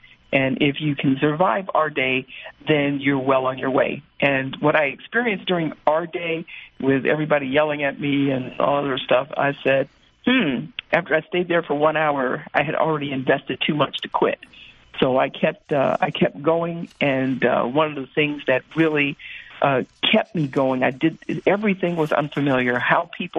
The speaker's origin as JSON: {"language": "English", "town": "Detroit", "region": "Michigan", "country": "United States", "said": "You have to remember, I came from Detroit, a predominantly black community"}